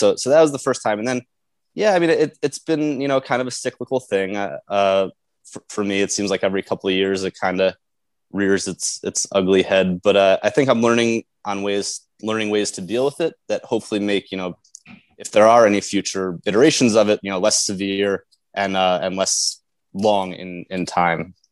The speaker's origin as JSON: {"language": "English", "town": "New Rochelle", "region": "New York", "country": "United States", "tie": "born or raised there", "said": "I'm a native of Westchester. I'm from New Rochelle originally. Grew up through the New Rochelle School District. So I know Westchester well."}